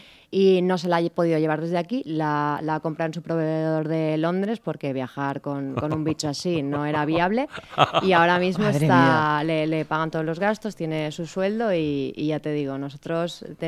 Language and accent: Spanish; Rocafort, Valencian Community, Spain; Yo soy de Rocafort.